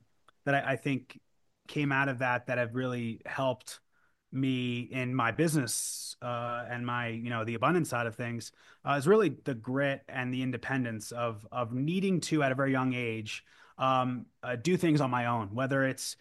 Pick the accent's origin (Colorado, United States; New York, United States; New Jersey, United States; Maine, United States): New Jersey, United States; growing up, I grew up in New Jersey, with a well-to-do, relatively well-to-do family.